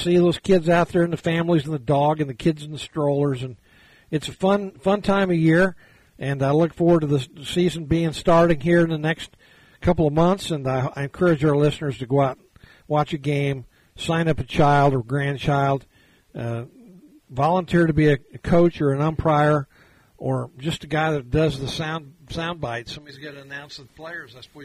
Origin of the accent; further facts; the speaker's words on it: Lebanon, United States; It's a big part of growing up in Lebanon in the summertime